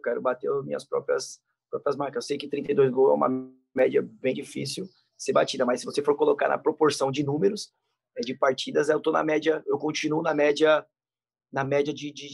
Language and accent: Portuguese; São Paulo, Brazil; porque como eu sou de São Paulo, e surgiu a possibilidade de vir por empréstimo.